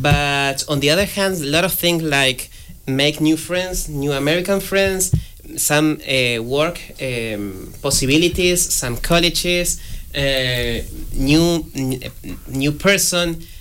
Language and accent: English; Argentina; English is a second language; now in United States; I'm from Argentina, and I'm really happy to be here